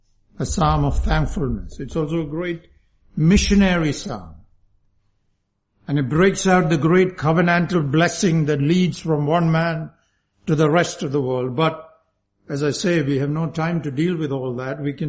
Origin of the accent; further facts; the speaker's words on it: India; as I grew up in India, you hear this all the time.